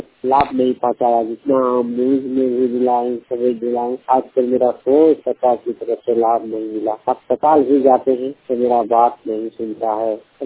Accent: Gopalpur, Jharkhand, India; जामता जिला गोपालपुर पंचायत का रहने वाला हूँ।

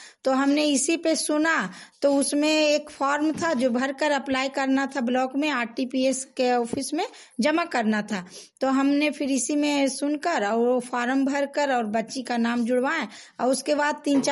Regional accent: Nagarnausa, Bihar, India; मैं नगर नौसा की रहने वाली हूँ।

